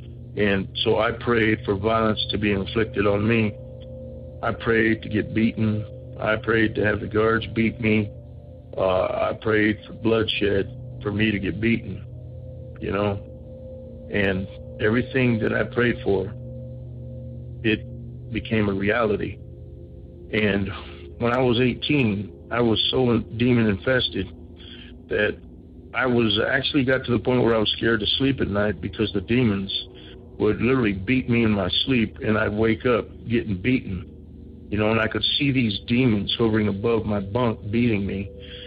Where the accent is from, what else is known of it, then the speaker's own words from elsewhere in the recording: Arizona, United States; Yes, I am full-blooded Native American. And I am from Indian Reservation in Arizona.